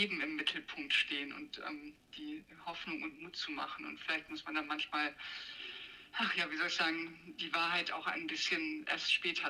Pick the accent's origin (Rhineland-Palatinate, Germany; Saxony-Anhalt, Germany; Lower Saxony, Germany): Lower Saxony, Germany; Norderney; also born or lived in Leer; Ich bin ja auf Norderney aufgewachsen und auch eben dann hier in Leer, und liebe einfach die Weite und den weiten Horizont